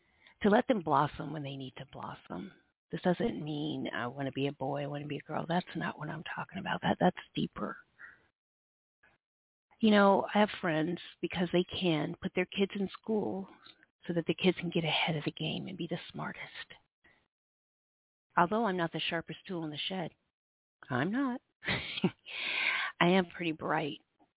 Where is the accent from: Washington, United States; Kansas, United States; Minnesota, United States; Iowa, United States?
Iowa, United States; And we're from Iowa, so my mom helped me make this farm.